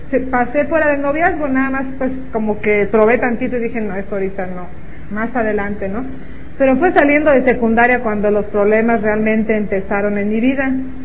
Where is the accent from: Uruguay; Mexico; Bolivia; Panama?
Mexico; Mexico City; born there; also born or lived in Irapuato; desde primero de secundaria, cuando fui a vivir a Irapuato. Yo nací en la Ciudad de México y fuimos a vivir a Irapuato